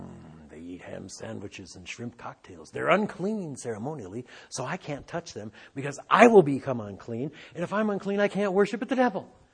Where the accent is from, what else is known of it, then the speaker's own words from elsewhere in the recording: Detroit, Michigan, United States; Where better than Detroit, Michigan, my hometown?